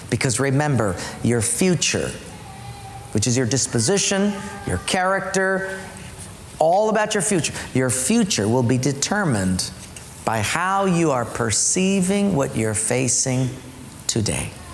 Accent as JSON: {"language": "English", "town": "Palolo", "region": "Hawaii", "country": "United States", "said": "But I didn't know that. I'm from Palolo, right?"}